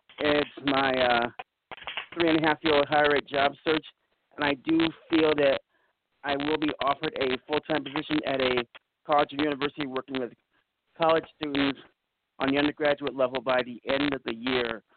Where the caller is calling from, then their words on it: Manhattan, Kansas, United States; from Manhattan, Kansas.